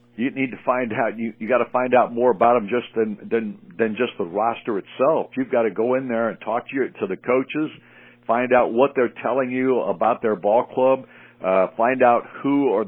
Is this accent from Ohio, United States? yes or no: no; Mendota, Illinois, United States; I'm from Mendota. I'm working in Otto, Illinois.